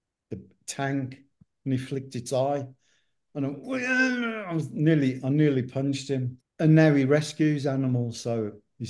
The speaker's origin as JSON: {"language": "English", "region": "England", "country": "United Kingdom", "tie": "born or raised there", "said": "especially growing up in England with national health and you don't pay for your health system or anything like"}